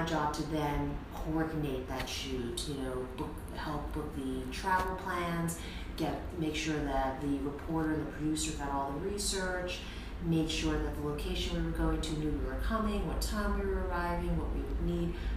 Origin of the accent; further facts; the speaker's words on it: New York, United States; So I grew up in Brooklyn, New York, and my grandfather actually had a Chinese takeout restaurant.